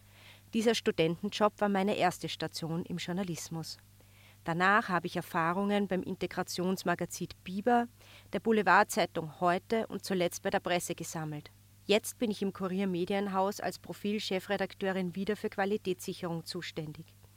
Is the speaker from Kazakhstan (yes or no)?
no; Upper Austria, Austria; born there; Ich bin in Oberösterreich geboren.